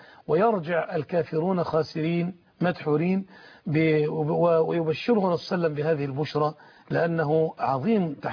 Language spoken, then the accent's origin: Arabic; Egypt; وحاصروا محافظة دمياط عندنا في مصر